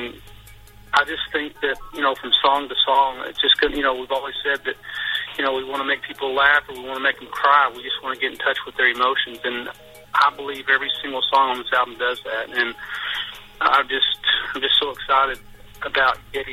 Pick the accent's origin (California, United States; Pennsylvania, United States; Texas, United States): Texas, United States; we're all originally from Texas, and we didn't really meet until Nashville in 1992.